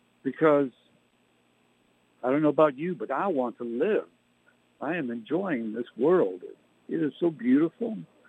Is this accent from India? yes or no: no; Canada; I did, as a boy growing up in Canada.